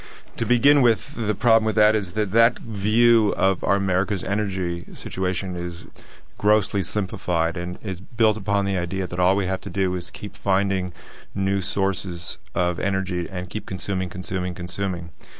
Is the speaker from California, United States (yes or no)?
yes; California, United States; I grew up in Silicon Valley, was very interested in technology and what electrons can do from the rise of the internet.